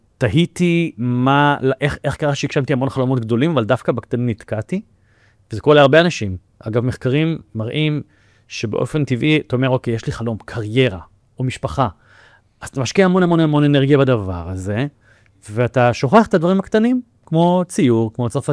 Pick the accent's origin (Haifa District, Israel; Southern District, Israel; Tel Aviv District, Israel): Tel Aviv District, Israel; Bat Yam; וגדלתי בבת ים, כן, בן יחיד, לאמא חד-הורית